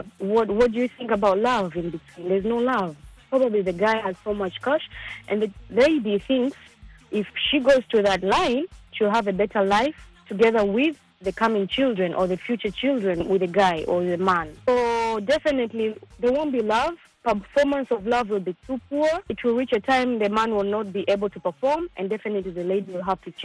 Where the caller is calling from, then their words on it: Lagos, Nigeria; from Lagos, Nigeria. I'm calling from Lagos, Nigeria.